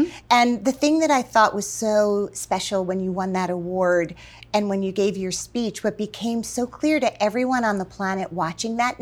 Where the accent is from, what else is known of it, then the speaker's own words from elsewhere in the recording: New Jersey, United States; born there; I was born in New Jersey. I think you're my first Jersey girl.